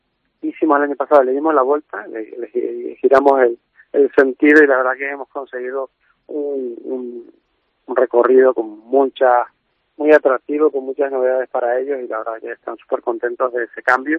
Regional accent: Canary Islands, Spain; Bueno, yo soy defensor absoluto de nuestras islas. Hemos sido embajador de ellas durante muchísimos años trabajando lo que es la marca Islas Canarias

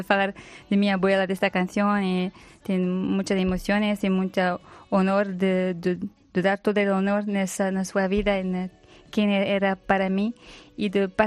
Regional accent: Belgium; Spanish is a second language; No, en Bélgica, en mi país, no es mi tiempo, me siento más en casa en España o en Portugal, es súper extraño.

